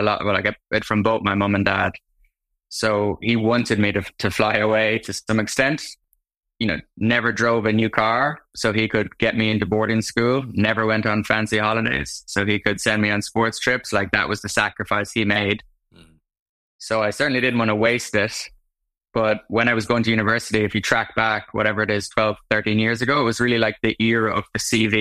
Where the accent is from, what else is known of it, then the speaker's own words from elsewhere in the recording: Tullamore, County Offaly, Ireland; I grew up on a farm about 20 minutes outside Tullamore. Like I say, I'm from Tullamore because it's the nearest civilization, but it's a 20-minute drive. My dad, my granddad, they come from a lineage of farmers.